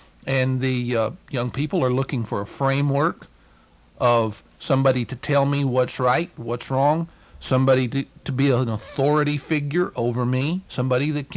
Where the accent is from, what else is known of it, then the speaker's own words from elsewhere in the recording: Georgia, United States; So I know in my native Southeast, I'm originally from Georgia.